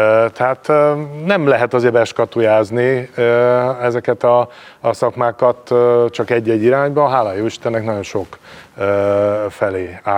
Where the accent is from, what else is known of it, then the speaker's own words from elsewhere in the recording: Nagyatád, Somogy, Hungary; born there; now in Siófok, Hungary; Én Nagyatádon születtem.